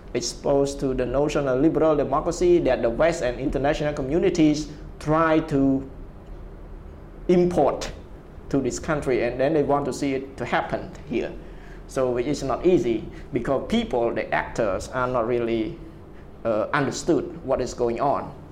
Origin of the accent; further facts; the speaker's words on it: Cambodia; I grew up in the Khmer Rouge. I grew up all the way in the 80s